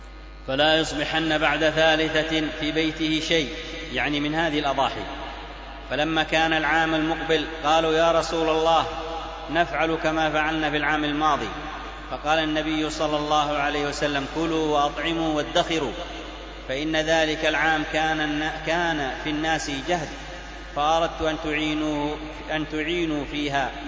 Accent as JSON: {"language": "Arabic", "region": "Aden", "country": "Yemen", "said": "القوارمة مشهور حتى عندنا في عدن صار موجود"}